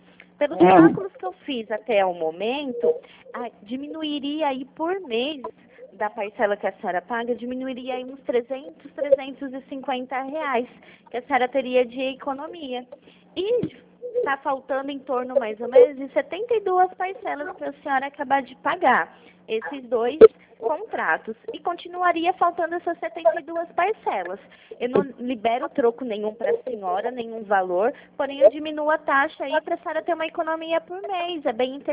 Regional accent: Pirassununga, São Paulo, Brazil; eu não sou de São Vicente, eu sou de Pirassununga.

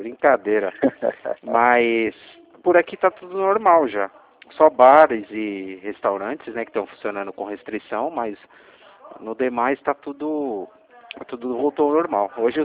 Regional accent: São Paulo, Brazil; sou de São Paulo.

